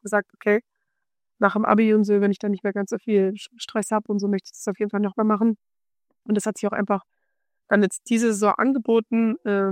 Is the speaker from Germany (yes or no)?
yes; Hechingen, Baden-Württemberg, Germany; Wir kommen ja beide aus Hechingen